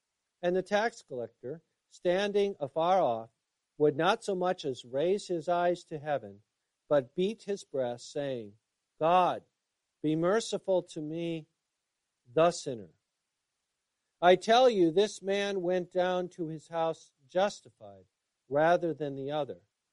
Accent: United States; So we as an American expect happiness, demand it.

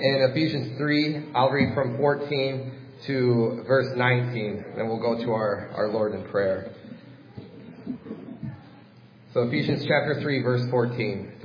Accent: Waterford, Michigan, United States; I started going in 2008 to a community college in my hometown of Waterford, Michigan. And there, Waterford is kind of an outskirts of Detroit.

